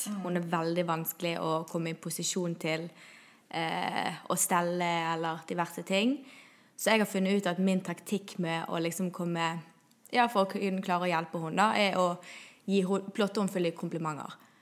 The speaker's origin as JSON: {"language": "Norwegian", "country": "Angola", "said": "i Angola, der jeg kommer fra"}